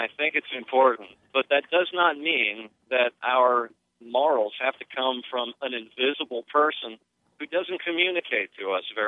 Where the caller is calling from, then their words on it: Sterling, Colorado, United States; Right now, the reason I'm calling you from Sterling, Colorado is because I'm driving an 18-wheeler on I-76.